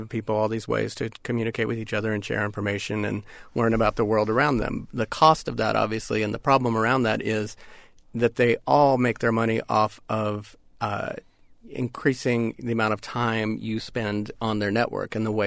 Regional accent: Kansas, United States; my hometown and little hometown in Kansas was hit by a tornado a few months ago.

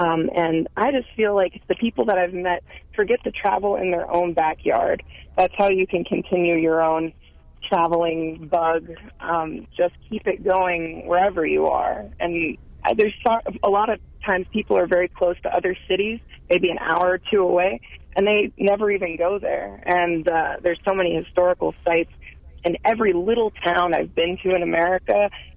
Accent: California, United States; I'm from home? California.

